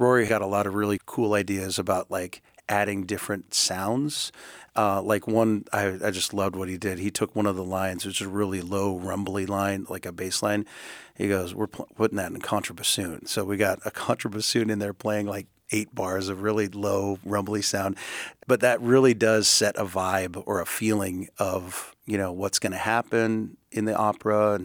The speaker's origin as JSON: {"language": "English", "town": "Sitka", "region": "Alaska", "country": "United States", "said": "I'm from Sitka"}